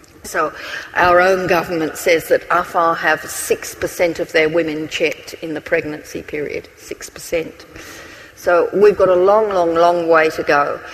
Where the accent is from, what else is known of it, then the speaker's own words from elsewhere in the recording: Australia; As an Australian